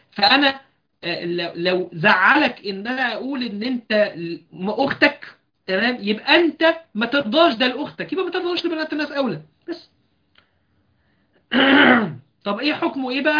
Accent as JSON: {"language": "Arabic", "town": "Alexandria", "region": "Alexandria Governorate", "country": "Egypt", "said": "رغم ان انا اسكندرانية"}